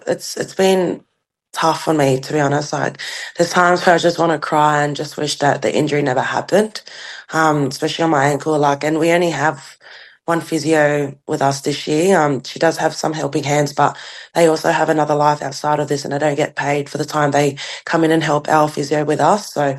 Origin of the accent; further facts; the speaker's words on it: Bega, New South Wales, Australia; I'm from Bega